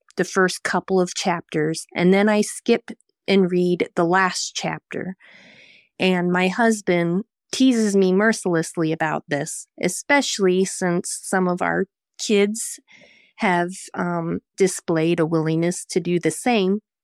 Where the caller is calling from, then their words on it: North Carolina, United States; I'm calling from Western North Carolina in the mountains.